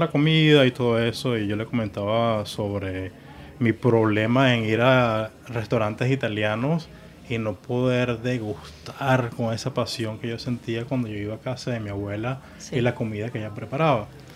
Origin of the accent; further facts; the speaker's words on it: Puerto La Cruz, Anzoátegui, Venezuela; also born or lived in Margarita; Yo nací en Margarita y muy joven nos mudamos a Puerto La Cruz.